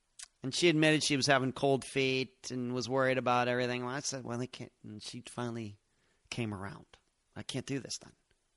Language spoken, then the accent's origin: English; Pennsylvania, United States; moved away; And hey, I grew up in Pennsylvania, so I don't live where I grew up either.